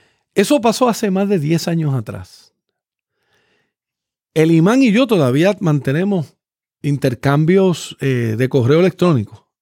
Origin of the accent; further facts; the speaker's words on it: Puerto Rico; Yo siendo puertorriqueño